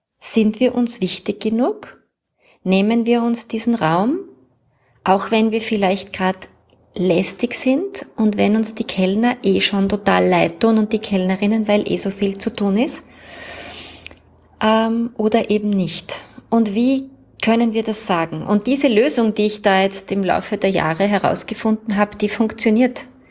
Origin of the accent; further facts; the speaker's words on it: Vienna, Austria; Ich werde weißer Spritzer sagen, weil ich komme ja aus Wien.